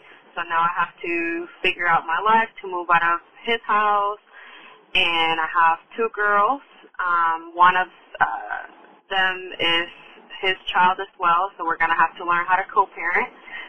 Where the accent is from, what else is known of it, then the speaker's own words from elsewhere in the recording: Puerto Rico; now in Lexington, United States; I'm calling from Lexington, South Carolina, but I'm originally from Puerto Rico.